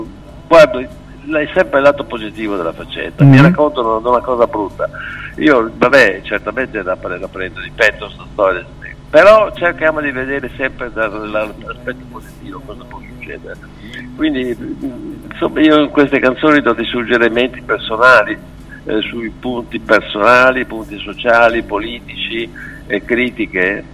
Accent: Cremona, Lombardy, Italy; born there; sono una rana padana perché sono nato a Cremona, di una famiglia piacentina, quindi avevo una gamba sul Po a sinistra e un'altra sulla destra, e tra l'altro due regioni completamente diverse l'uno dall'altro.

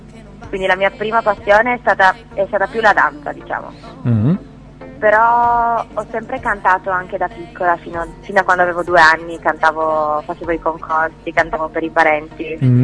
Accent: Trieste, Friuli-Venezia Giulia, Italy; innanzitutto ho appena compiuto 18 anni e vengo da Trieste.

